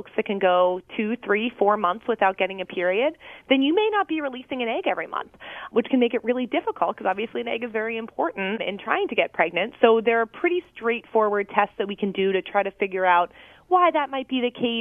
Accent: Tampa, Florida, United States; also born or lived in Pittsburgh / Northeast / Chicago; now in Philadelphia, United States; I'm kind of from all over the place. I was born in Pittsburgh. I grew up in Tampa, Florida. And then from college onwards, really, I've kind of been like around the Northeast and then Chicago for fellowship and back to Philly.

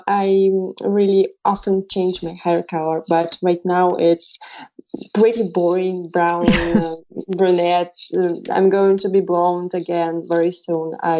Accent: Russia; I suppose it's pretty simple because I'm Russian, but maybe my accent doesn't sound like Russian.

